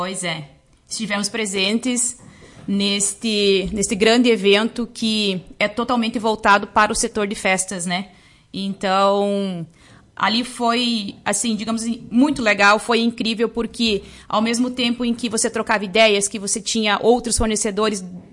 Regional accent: Lagoa Vermelha, Rio Grande do Sul, Brazil; A gente, não, somos de Lagoa Vermelha.

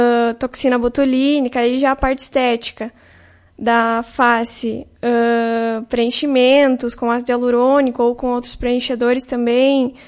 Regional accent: Caseiros, Rio Grande do Sul, Brazil; Eu sou natural de Caseiros, uhum.

